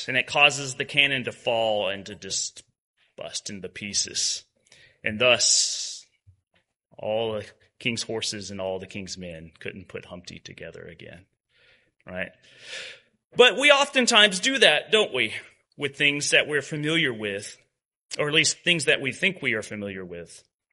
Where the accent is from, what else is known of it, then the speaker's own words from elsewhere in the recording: Kentucky, United States; I grew up in Kentucky, and as a little boy in many small country churches